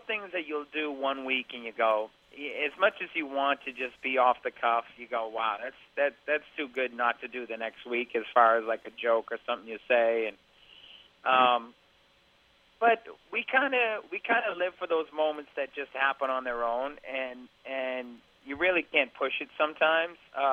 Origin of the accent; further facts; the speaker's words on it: Boston, Massachusetts, United States; he's from Pittsburgh, I'm from Boston.